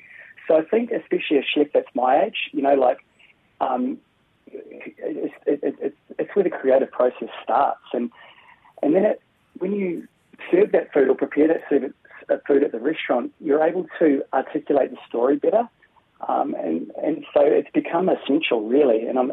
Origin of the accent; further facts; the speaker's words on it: Waikato, New Zealand; we're both from the Waikato